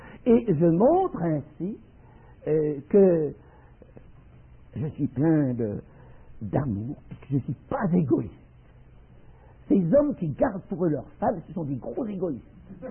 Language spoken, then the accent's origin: French; Neuchâtel, Switzerland; born there; Quand on m'a demandé de faire le 700e anniversaire de la collégiale de Neuchâtel, ma ville natale